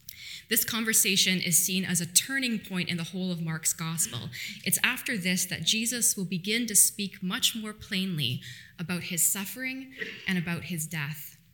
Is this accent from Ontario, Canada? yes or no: yes; Ontario, Canada; now in Vancouver, Canada; So, as most of you know, I'm not from BC originally. I grew up in Ontario, and although I love Vancouver with the mountains and the ocean, one thing I really miss about Ontario is the summer thunderstorms